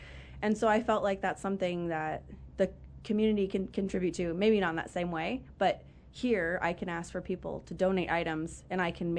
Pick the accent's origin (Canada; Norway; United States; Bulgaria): United States; California; because I'm from California, and so Texas is a very different area. I've spent some time here. My husband's from here.